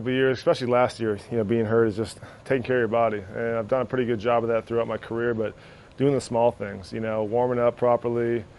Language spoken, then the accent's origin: English; Minnesota, United States; You know, I'm from Minnesota. It still has a Midwest feel